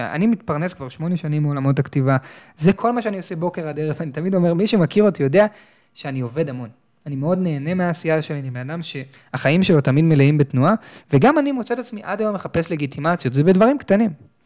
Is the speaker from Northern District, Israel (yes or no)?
no; Tel Aviv, Tel Aviv District, Israel; בגיל 14, גדלתי בתל אביב